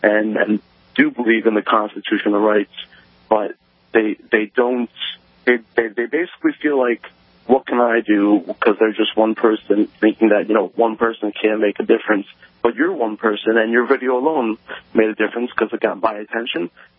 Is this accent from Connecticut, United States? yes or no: yes; Connecticut, United States; now in Boston, United States; I'm not from Boston originally, but I'm from Connecticut.